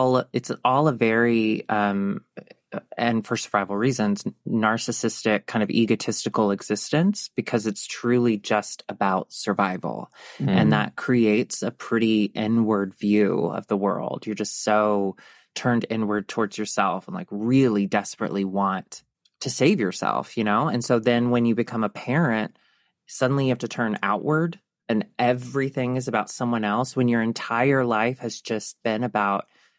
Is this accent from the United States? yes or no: yes; the South, United States; for our generation and growing up in the South